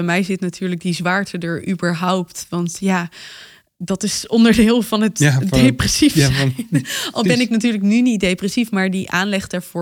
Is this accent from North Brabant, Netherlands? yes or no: no; Amsterdam, North Holland, Netherlands; ik had het als Amsterdammer niet beter kunnen verwoorden.